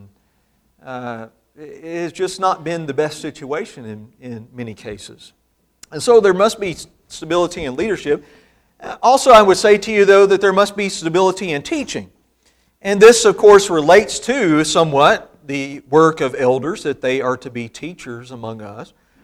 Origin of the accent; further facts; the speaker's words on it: Mississippi, United States; Where I grew up in Mississippi, it's still much the same.